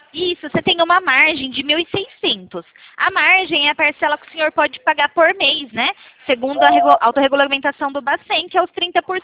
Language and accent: Portuguese; São Paulo, Brazil; eu falo da central, sou de São Paulo.